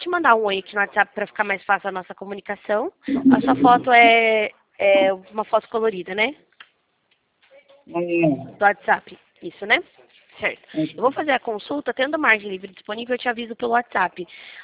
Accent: Limeira, São Paulo, Brazil; Eu sou de Limeira, São Paulo, aqui do interior.

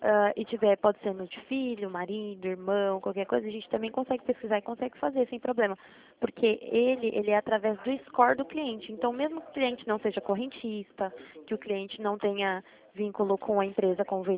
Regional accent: Itatiba, São Paulo, Brazil; A gente mora, eu moro aqui, eu sou de Itatiba, né? Interior de São Paulo.

